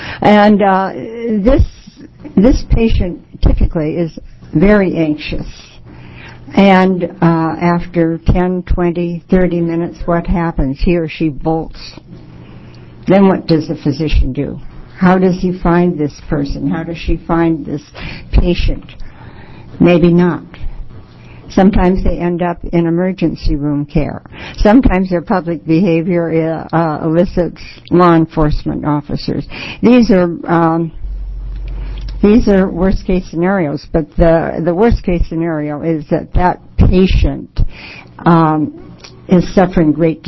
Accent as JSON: {"language": "English", "town": "McMinnville", "region": "Oregon", "country": "United States", "said": "from McMinnville, Oregon, Yamhill County."}